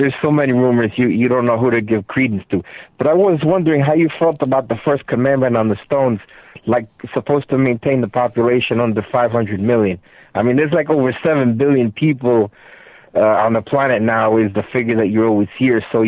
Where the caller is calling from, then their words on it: New Jersey, United States; I'm calling from New Jersey.